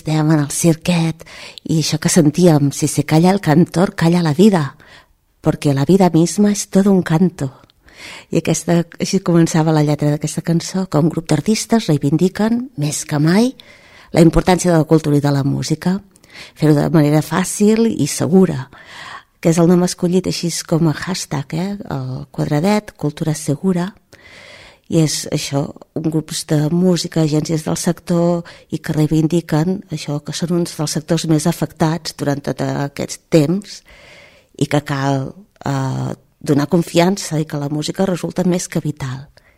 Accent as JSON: {"language": "Catalan", "town": "Olot", "region": "Catalonia", "country": "Spain", "said": "Els que som d'Olot són els dies de lluèrnia"}